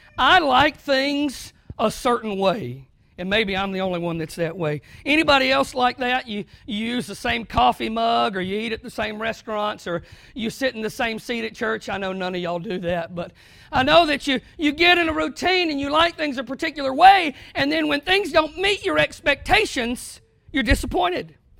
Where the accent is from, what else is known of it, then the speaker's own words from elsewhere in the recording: the South, United States; You know, I used to think that I came from the South and that's just something old people did.